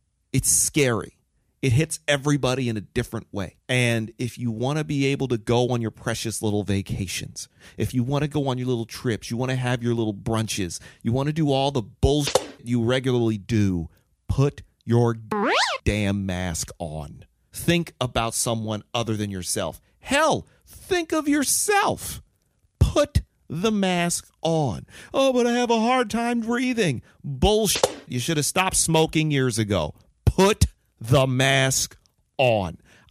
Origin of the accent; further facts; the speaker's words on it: United States; born there; I've been in America my whole life. I was born in the United States. I'm an American citizen, whether they like it or not.